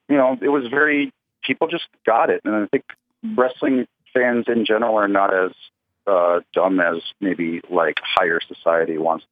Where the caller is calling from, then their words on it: New Jersey, United States; from New Jersey.